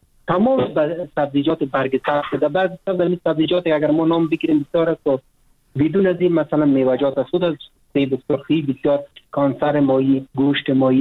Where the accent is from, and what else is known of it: Afghanistan